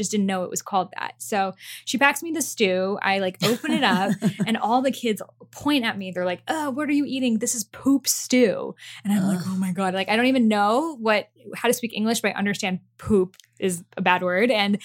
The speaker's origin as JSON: {"language": "English", "town": "Boston", "region": "Massachusetts", "country": "United States", "tie": "born or raised there", "second_language": "English", "said": "We were just talking about how I grew up in Boston, very like"}